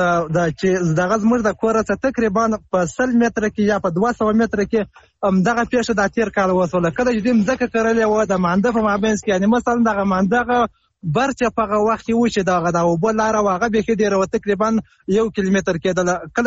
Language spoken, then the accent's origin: Pashto; Helmand, Afghanistan; د هلمند اولاد